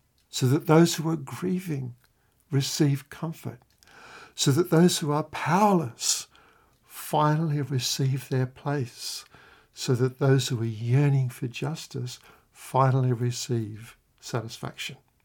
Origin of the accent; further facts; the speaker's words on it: Australia; I include myself in that as an Australian, a wealthy person